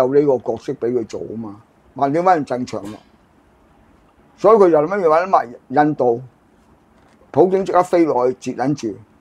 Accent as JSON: {"language": "Cantonese", "country": "China", "said": "搞到我哋中國人行出去都俾人屌啦"}